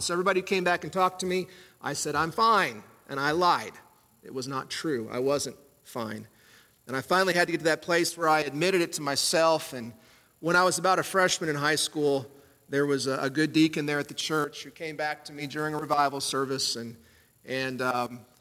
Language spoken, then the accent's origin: English; Indiana, United States; now in Tennessee, United States; I'm from Indiana. That's why, even though I'm from West Tennessee now, I don't sound like you all.